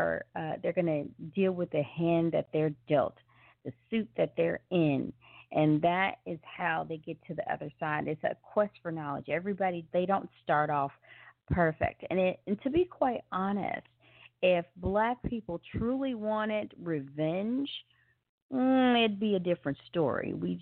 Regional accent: Memphis, Tennessee, United States; and I'm from Memphis, Tennessee

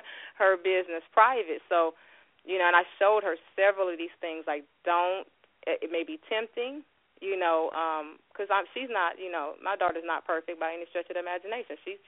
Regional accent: Los Angeles, California, United States; I'm from California, South Central.

